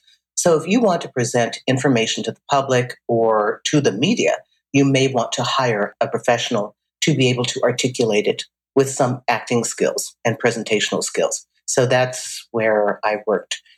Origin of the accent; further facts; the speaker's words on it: St. Paul, Minnesota, United States; And I was working with a jazz singer in Minnesota. I grew up in St. Paul.